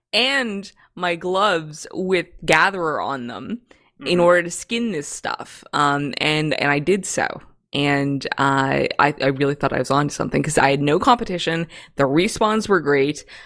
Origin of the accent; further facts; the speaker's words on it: Canada; Like, I mean, I'm Canadian, right?